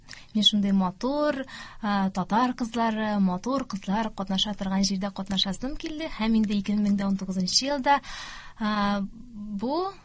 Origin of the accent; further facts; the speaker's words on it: Novosheshminsk, Tatarstan, Russia; Яңа Чишмә ягыннан булам мин.